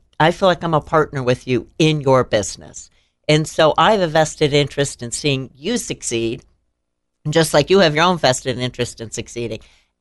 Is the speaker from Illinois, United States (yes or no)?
yes; Peoria, Illinois, United States; also born or lived in Chicago; Born and raised in Peoria. And so I spent the winter of 07 doing taxes with my mom, spending a week here, going back up to Chicago to be with my husband.